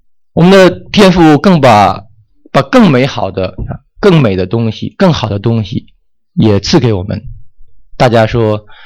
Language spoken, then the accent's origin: Chinese; China; now in United States; 我们在美国有很多人养宠物，我们中国人可能也有一些养宠物